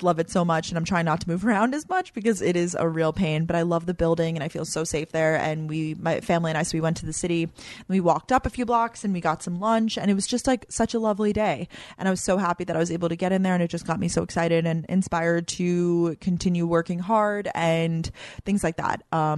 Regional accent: Long Island, New York, United States; I'm not from New Jersey. I'm from Long Island, is a part of New York.

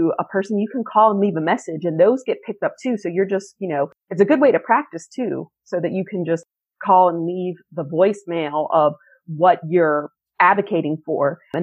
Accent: Weirton, West Virginia, United States; I'll always remember you mentioned I'm from Weirton.

